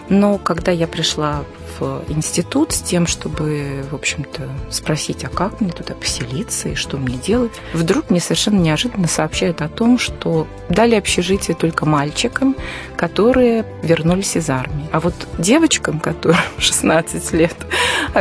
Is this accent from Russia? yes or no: no; Minsk, Belarus; Я родилась в центре, жила в прекрасном военном дворе. Конечно, Минск очень пострадал во время войны, он был разрушен, и наши дома, они были построены уже пленными немцами.